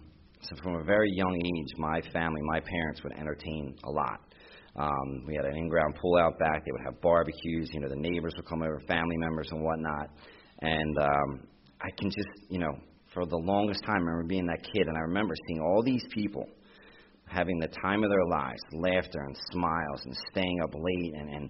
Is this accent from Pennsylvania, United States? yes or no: yes; Bristol, Pennsylvania, United States; I am from Bristol, Pennsylvania.